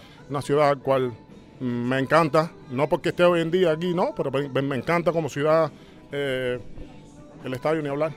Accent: Cuba; soy cubano por encima de todo.

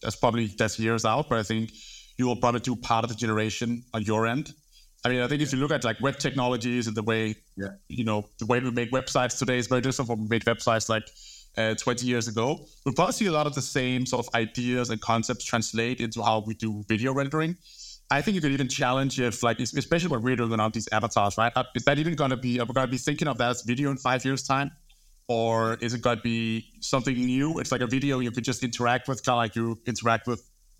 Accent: Copenhagen, Capital Region, Denmark; now in London, United Kingdom; I'm from Denmark, grew up in Copenhagen, moved to London in 2016.

